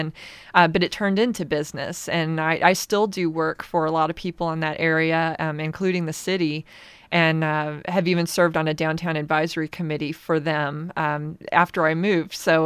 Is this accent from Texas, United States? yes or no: yes; Houston, Texas, United States; now in Astoria, United States; I grew up in the Houston area in Texas.